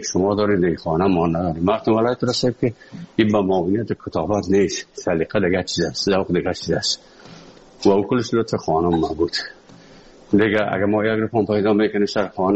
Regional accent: Afghanistan; now in Moscow, Russia; از افغانستان برامدیم آمدیم سه مسکو 4 سال مسکو به بسار سختی وردم شد یا زندگی رو تیر کردیم

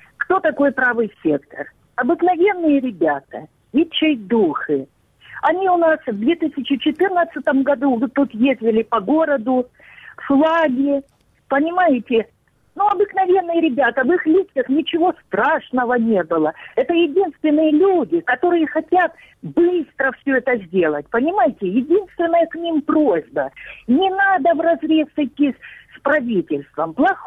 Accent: Lysychansk, Luhansk Oblast, Ukraine; Лисичанск

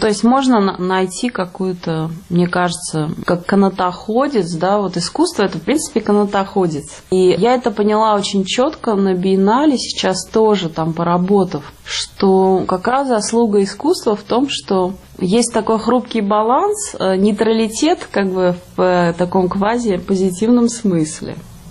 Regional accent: Russia; Я вдруг понимаю, что я не могу сказать, что я из России, мне просто стыдно.

